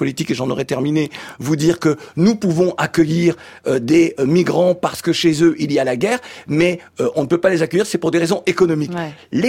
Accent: Provence-Alpes-Côte d'Azur, France; also born or lived in Paris; je suis né à Paris, je suis un afro-caribéen de la Guadeloupe, mais j'ai vécu dans un petit village de Haute-Provence, entre Vaison-la-Romaine et Buis-les-Baronnies, et je suis aussi de cette terre-là.

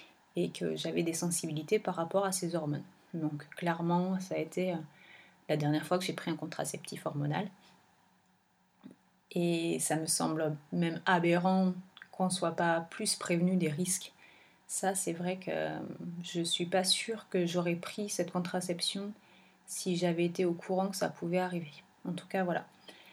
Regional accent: France; moi j'ai grandi en France

